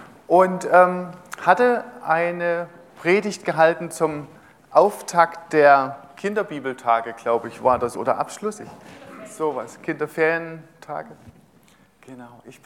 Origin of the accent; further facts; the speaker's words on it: Hartenstein, Saxony, Germany; Also ich komme aus Hartenstein. Das kennt man hier, das ist, muss ich nicht lange erklären.